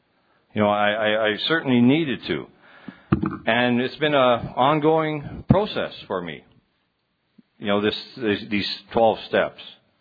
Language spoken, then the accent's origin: English; Canada; I came to San Antonio as a Canadian, eh?